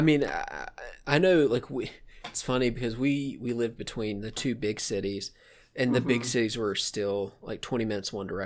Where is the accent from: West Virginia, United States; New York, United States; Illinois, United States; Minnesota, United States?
West Virginia, United States; When I mention I'm from West Virginia, most people I meet for the first time are like, I've never been there.